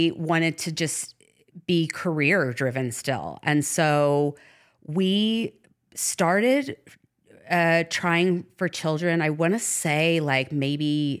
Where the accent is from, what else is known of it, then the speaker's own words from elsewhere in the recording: New Jersey, United States; born there; also born or lived in Denver, Colorado / Orange County; So I was born in New Jersey, not far from my dad was in sales. So we moved everywhere. We've lived in 8 states.